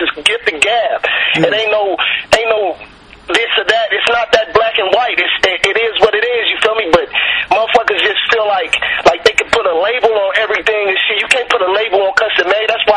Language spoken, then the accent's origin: English; Los Angeles, California, United States; I'm from Watts. I'm West Coast as it is. I ain't never left L.A. County until I went to the Pen, you feel me?